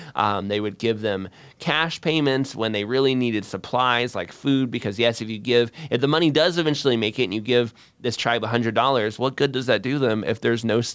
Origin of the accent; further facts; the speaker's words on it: Florida, United States; I mean, I am personally from Florida, and I live in a hot country.